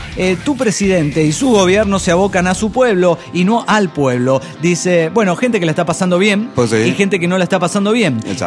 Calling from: Morelia, Michoacán, Mexico; de Morelia, Michoacán.

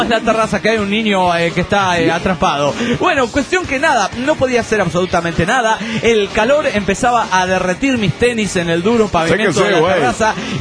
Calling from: Villahermosa, Tabasco, Mexico; de Villahermosa, Tabasco, México.

